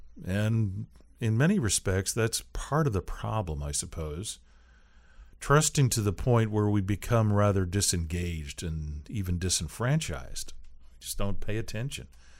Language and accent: English; Seattle, Washington, United States; now in Tallahassee, United States; coming from the Pacific Northwest, I grew up in Seattle in the 60s and 70s.